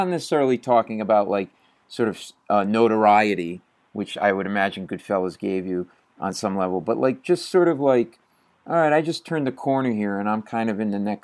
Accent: Rhode Island, United States; I grew up in Rhode Island, New England, but, you know, miles away from any of it.

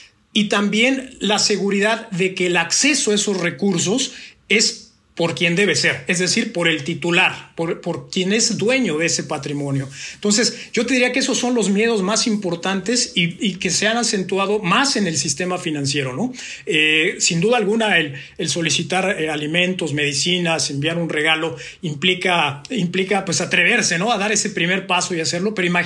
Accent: Mexico; Yo vengo de México

